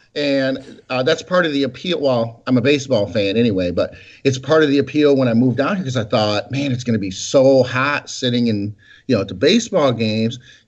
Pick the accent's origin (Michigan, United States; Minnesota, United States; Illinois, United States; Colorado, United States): Michigan, United States; I was raised in Michigan. I know what humidity is.